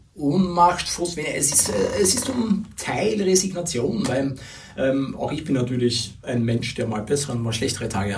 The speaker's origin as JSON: {"language": "German", "region": "Vienna", "country": "Austria", "said": "Ich bin Wiener, ja, ich bin in Simmering geboren."}